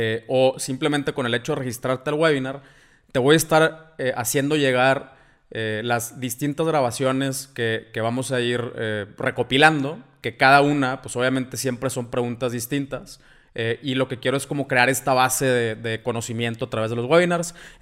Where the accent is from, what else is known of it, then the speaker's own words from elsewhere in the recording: Ciudad Victoria, Tamaulipas, Mexico; now in Monterrey, Mexico; Yo vivo en Monterrey, pero soy de Ciudad Victoria, Tamaulipas. O sea, lugares donde nos queda muy cerca la frontera.